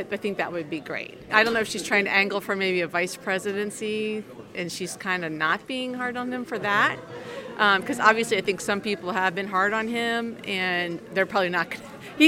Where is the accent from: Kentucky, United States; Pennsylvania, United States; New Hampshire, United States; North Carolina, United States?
New Hampshire, United States; Exeter; I'm from Exeter, New Hampshire.